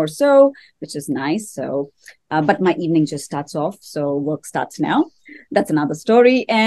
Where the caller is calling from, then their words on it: Pune, Maharashtra, India; I'm dialing in from Pune. It is really hot here, plus 38, and it keeps going to plus 40